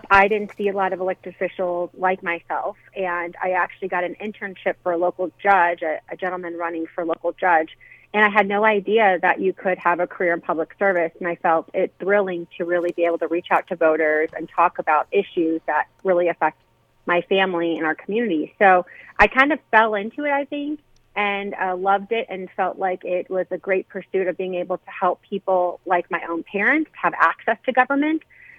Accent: Granite City, Illinois, United States; Yes, I'm a girl from Granite City. My born and raised, my parents still live there.

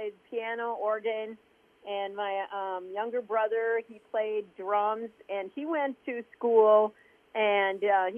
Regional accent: Hutchinson, Kansas, United States; now in Denver, United States; Yes, I was.

